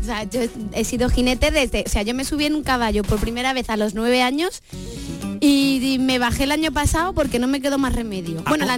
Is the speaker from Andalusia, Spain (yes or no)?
no; Madrid, Community of Madrid, Spain; Yo soy de Madrid, segoviana de adopción.